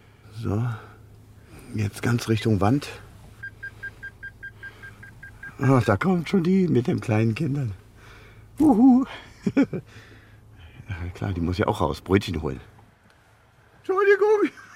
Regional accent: Würselen, North Rhine-Westphalia, Germany; Okay, also ich bin aufgewachsen im Kreis Aachen. Das ist in Würselen, genauso hieß meine Stadt

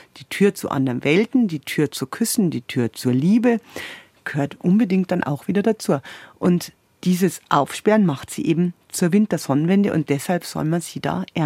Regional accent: Bavaria, Germany; Bei uns in Bayern gibt es nämlich ganz natürlich.

